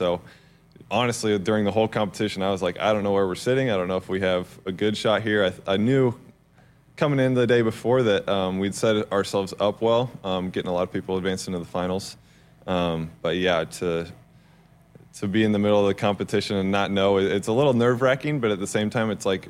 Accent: Sterling, Kansas, United States; So, I'm from Sterling, Kansas, about an hour outside of Wichita. I'm actually not in the city limits of Sterling. I grew up on a farm.

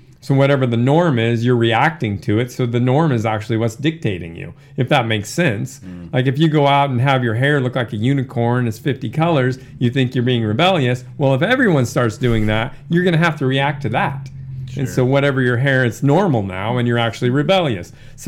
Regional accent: Alaska, United States; I grew, like I said, growing up in Alaska, I had the first snowboard, Burton snowboard dealership in Alaska.

